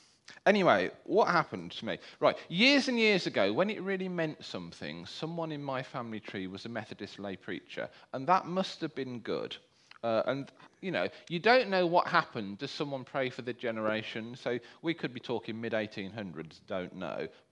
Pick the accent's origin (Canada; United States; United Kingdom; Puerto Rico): United Kingdom; Coventry, West Midlands; I am from Coventry. I come from parents who are from Coventry, so you don't get this so much these days, you know, with people moving around and what have you. But so we are real Coventrians